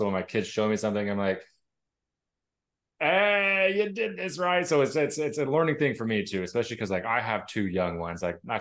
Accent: United States; so like you said, like we're so as American dads, like, so inclined to just be like, this isn't a masterpiece.

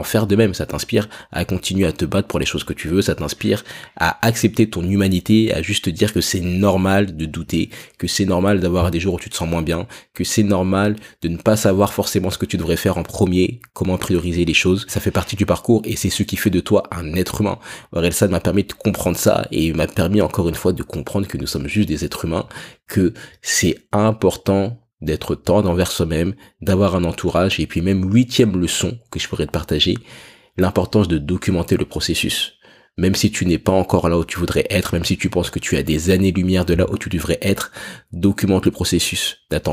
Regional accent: United States; French is a second language; J'ai dit clarité parce que je suis un Américain, mais c'est clarté.

